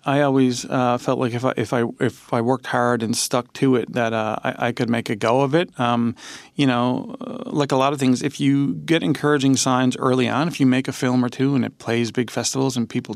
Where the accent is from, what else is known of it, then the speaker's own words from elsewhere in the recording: St. John's, Newfoundland and Labrador, Canada; I grew up in St. John's next to Boring Park there, for people who know, in the west end of town.